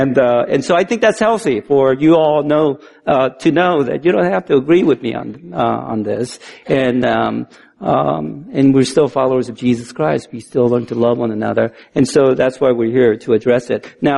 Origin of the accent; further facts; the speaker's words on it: United States; And I am an American, and I pledge allegiance to who we are in America.